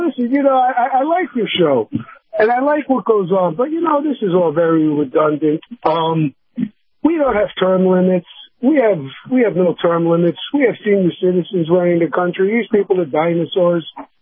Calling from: Sarasota, Florida, United States; calling from Sarasota, Florida.

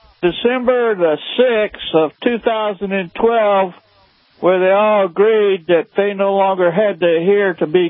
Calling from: Mississippi, United States; I'm still here stuck in the swampland.

